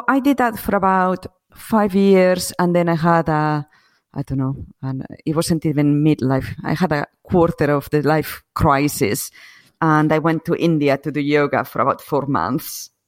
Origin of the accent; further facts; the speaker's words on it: Asturias, Spain; So I grew up in Spain. I was born and grew up in Spain, in the north of Spain. It's called Asturias. It's very rainy and very green, which people don't expect when they think of Spain.